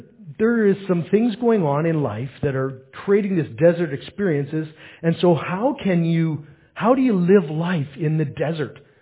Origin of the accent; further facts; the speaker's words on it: Canada; because I was from Canada and going to the States, I didn't have any water with me.